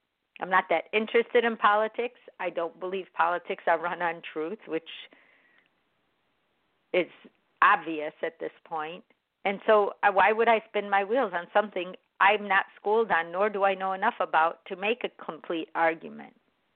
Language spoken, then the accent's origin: English; Chicago, Illinois, United States; born there; because I have an Arabic background, I'm not Iraqi, I'm not even I was born in America, in Chicago